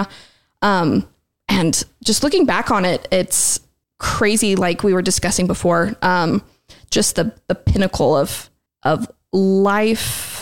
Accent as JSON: {"language": "English", "town": "Plain City", "region": "Utah", "country": "United States", "tie": "born or raised there", "said": "We've always lived in Utah, Northern Utah, like Plain City area."}